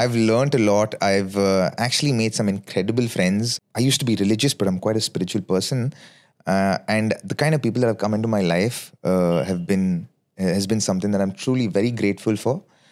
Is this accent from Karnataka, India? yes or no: yes; Bangalore, Karnataka, India; When you're in India, you live with a certain mindset. I'm from Bangalore.